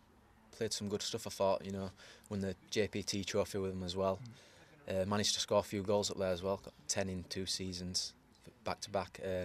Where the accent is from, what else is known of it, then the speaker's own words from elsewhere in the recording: Huddersfield, Yorkshire and the Humber, United Kingdom; also born or lived in Halifax; I was born in Halifax, but majority of my life I've lived in Huddersfield.